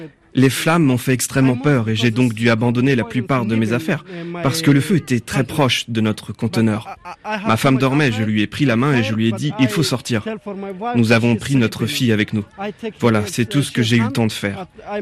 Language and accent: French; Ghazni, Afghanistan; Nous venons d'Afghanistan, de la ville de Razni. Pour nous, ce n'était pas un choix, mais une obligation de partir, parce que la vie est impossible en Afghanistan.